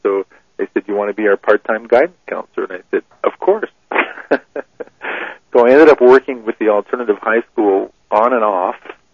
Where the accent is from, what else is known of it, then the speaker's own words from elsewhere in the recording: Montreal, Quebec, Canada; born there; also born or lived in Calgary / Vancouver; now in Twin Butte, Canada; I was born in Montreal and I've lived in Calgary and Vancouver, so lived in the big cities. And now I live in this little tiny hamlet, of Twin Butte, and I've been here for 15 years.